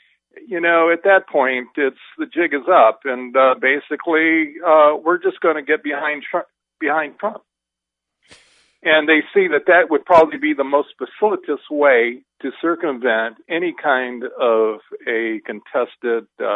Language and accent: English; California, United States; I grew up in Southern California.